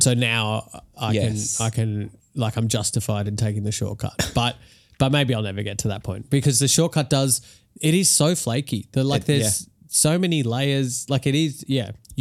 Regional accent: Melbourne, Victoria, Australia; because I'm from Melbourne and I was living in Sydney at the time

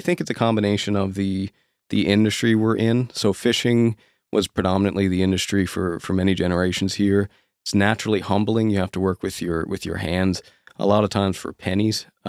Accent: Nova Scotia, Canada; So I'm from Nova Scotia, and a lot of the Stoic principles are fundamentally in our culture today, right?

